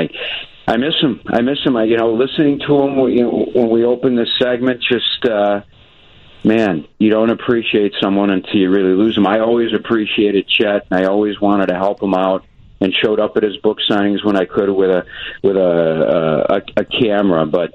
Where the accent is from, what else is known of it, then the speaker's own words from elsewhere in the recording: Chicago, Illinois, United States; being the lead sports anchor of a TV station in my hometown of Chicago.